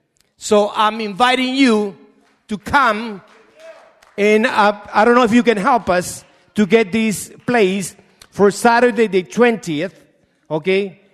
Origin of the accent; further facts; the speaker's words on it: Ecuador; now in Canada; I'm a Hispanic. I'm from Ecuador. I live just two blocks away from Jen and Finch. And I have been in this community since 1975